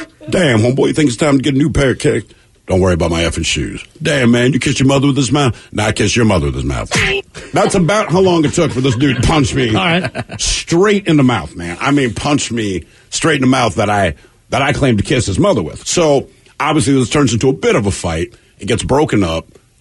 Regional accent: Philippines; I carry a photo of my brother because we're both Filipino. However, I'm super pale and I don't have a lick of it, but he does. So when I tell people I'm Filipino, they don't believe me

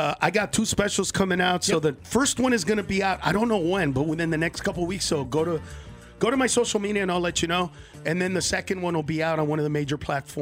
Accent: California, United States; Bro, I'm from California.

